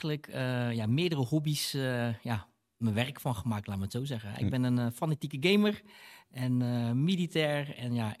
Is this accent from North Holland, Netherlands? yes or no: no; Rotterdam, South Holland, Netherlands; ik kom uit Rotterdam, ik kom uit Spangen. Toen ik jong was, ben ik weggelopen van huis, op straat geleefd.